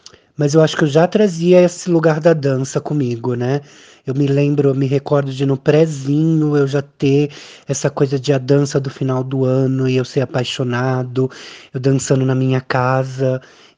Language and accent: Portuguese; São Caetano do Sul, São Paulo, Brazil; foi aqui em São Caetano, eu sou natural de São Caetano.